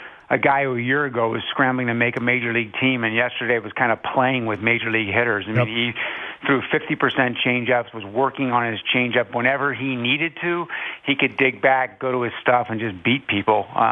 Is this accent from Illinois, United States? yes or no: no; Baltimore, Maryland, United States; I went through that evolution as a kid growing up in Baltimore